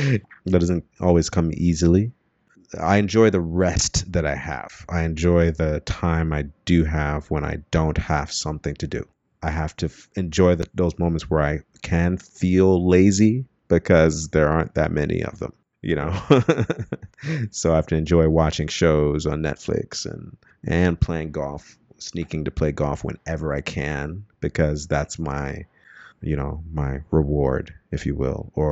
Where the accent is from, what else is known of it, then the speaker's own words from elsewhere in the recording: Chicago, Illinois, United States; But, you know, I was from Chicago, and, you know, he was a community organizer in Chicago